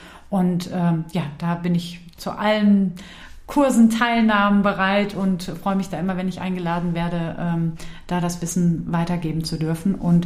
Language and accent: German; Unna, North Rhine-Westphalia, Germany; also ich komme in dem Fall aus Unna, bin also eher NRW-weit unterwegs